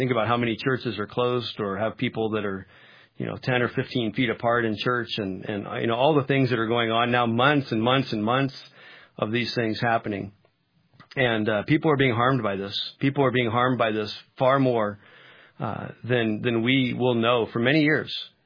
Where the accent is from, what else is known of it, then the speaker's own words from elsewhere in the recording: United States; As an American, that concerns me.